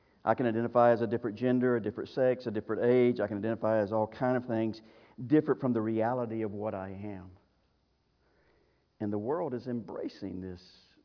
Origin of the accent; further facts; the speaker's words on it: the South, United States; but I will use it because I'm an American. I live in the South. I'm raised in the Bible Belt. It's just where I am.